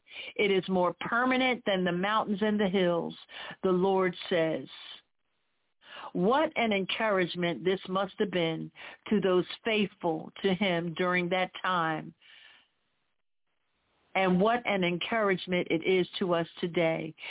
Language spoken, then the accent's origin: English; Philadelphia, Pennsylvania, United States; the church I grew up in Philadelphia after I got saved.